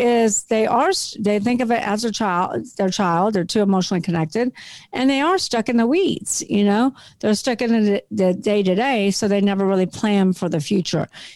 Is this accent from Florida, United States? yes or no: no; California, United States; now in New Orleans, United States; So, yeah, I'm in New Orleans. I'm not from New Orleans. I'm from California.